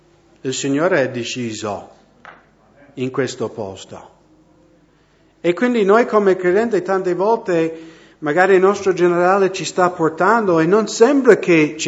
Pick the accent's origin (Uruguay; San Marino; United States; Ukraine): United States; Washington; Italian is a second language; Di comprarmi una fattoria nello stato di Washington, da dove vengo io, avere delle mucche, gli animali, vivere in campagna, nell'aria fresca, lavorare con gli animali, questo era il mio sogno.